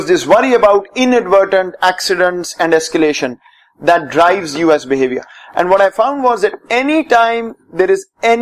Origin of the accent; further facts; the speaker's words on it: Pakistan; Not necessarily as a Pakistani, because that's not what a scholar does